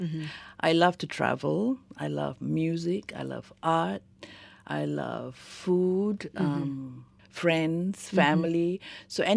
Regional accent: Kuala Lumpur, Malaysia; And they ask me, where are you from and where is your jewelry? And when I say Kuala Lumpur, they say, oh, that's so far away.

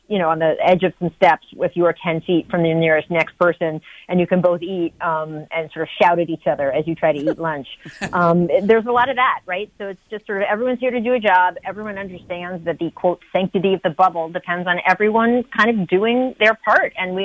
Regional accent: Maryland, United States; you guys know I'm from Montgomery County. That's where I grew up. I worked, of course, in D.C. for at least 10 years after college

